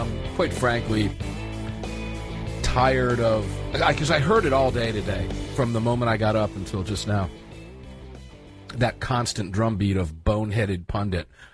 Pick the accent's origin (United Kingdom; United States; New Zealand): United States; I'm an American people, and I've never heard of this person.